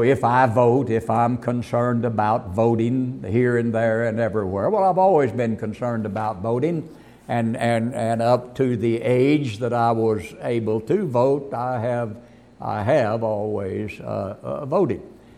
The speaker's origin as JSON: {"language": "English", "region": "Texas", "country": "United States", "tie": "born or raised there", "said": "I was born and bred here. I was, not only that, I was born and bred in Texas."}